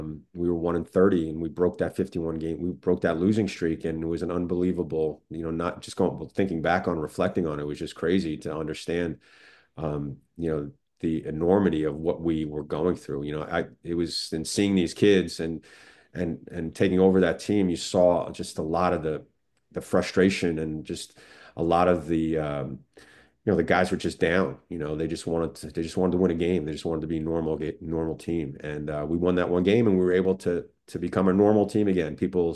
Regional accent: Staten Island, New York, United States; I'm from Staten Island, so St. John's was my team.

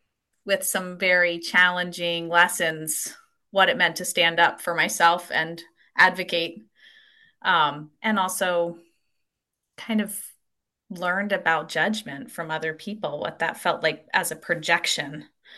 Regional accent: Kimberton, Pennsylvania, United States; also born or lived in Vermont; So I was born and raised in Camp Hill in Kimberton Hills, which is a Camp Hill in Pennsylvania, a wonderful agricultural center, and a real a deep example of what Camp Hill can be over time. And I moved to Vermont to finish my last semester of college at Goddard.

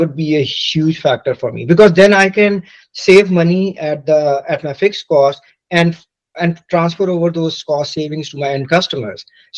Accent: Canada; I know I'm a Canadian

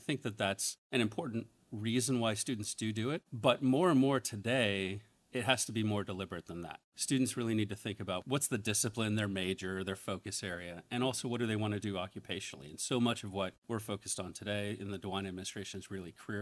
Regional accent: Columbus, United States; Growing up in Columbus, I also wanted to get as far away from my parents as I could.

